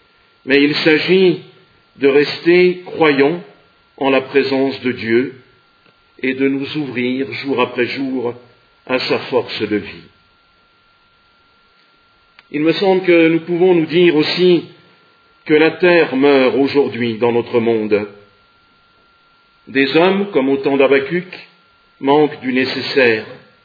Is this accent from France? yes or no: yes; Sallanches, Auvergne-Rhône-Alpes, France; je viens de Salanches et ça me fait plus penser aux montagnes.